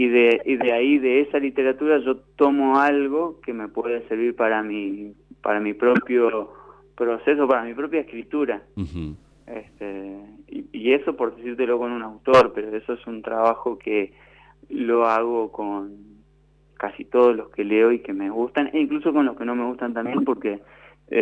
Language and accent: Spanish; Resistencia, Chaco, Argentina; soy nacido y criado en Resistencia, que Resistencia es el colmo de la urbanidad, que es una ciudad pequeña pero con mucha gente.